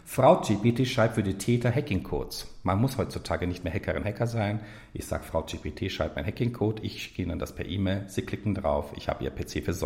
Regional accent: Turkey; German is a second language; Doppelschwör als Türke

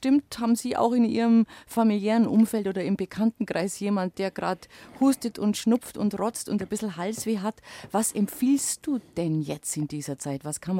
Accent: Bavaria, Germany; Das Lechtal, da tue ich mich da als Allgäuerin natürlich leicht, lieber Josef, das liegt quasi bei mir ums Eck

